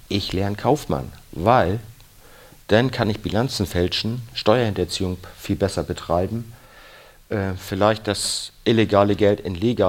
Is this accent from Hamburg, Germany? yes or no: yes; Hamburg, Germany; Ich bin groß geworden in Hamburg, Hamburg-St. Pauli. Wir hatten diverse Geschäfte auf dem Kiez.